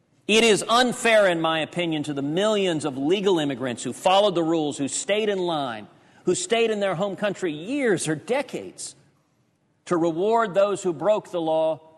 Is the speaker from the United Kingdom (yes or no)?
no; Texas, United States; It's an enormous problem in my home state of Texas.